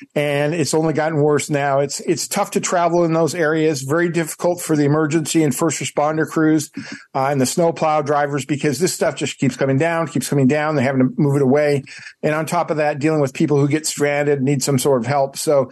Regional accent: Boston, Massachusetts, United States; I'm originally from Boston, so I'm a little used to it.

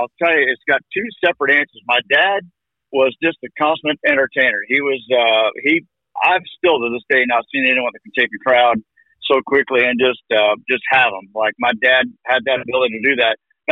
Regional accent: Canada; I was born in a small town in Canada, a town called Fort Robinson. It was probably about 365 people when I was growing up there. And if you can think of a northern version of Mayberry, that's exactly how I grew up

